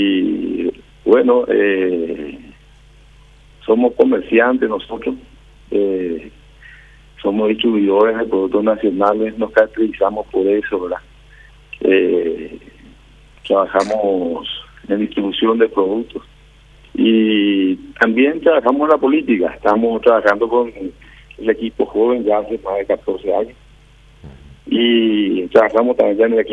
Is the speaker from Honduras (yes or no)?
no; Pedro Juan Caballero, Amambay, Paraguay; Entonces nosotros somos de Pedro Juan Caballero, nacido y malcriado, como se dice vulgarmente, ¿verdad?